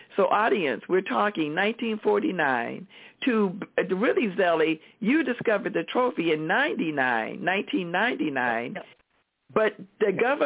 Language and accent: English; Illinois, United States; I'm from Chanute Air Force Base.